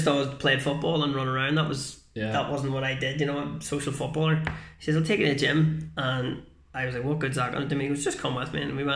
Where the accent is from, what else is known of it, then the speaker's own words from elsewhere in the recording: Armagh, Northern Ireland, United Kingdom; now in Belfast, United Kingdom; I'm from Armagh, but when I moved back up to Belfast